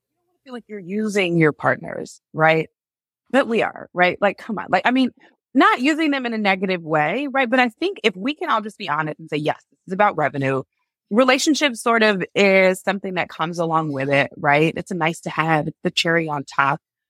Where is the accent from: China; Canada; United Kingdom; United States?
United States; Atlanta, Georgia; So I grew up in Atlanta. I'm very much a Southern belle, right?